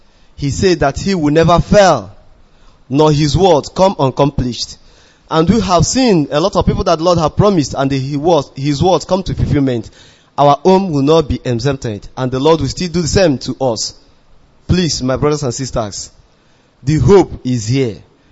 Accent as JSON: {"language": "English", "region": "Abia", "country": "Nigeria", "said": "from Akano Onhofia in Abia State in Biafran land, the land of great warriors."}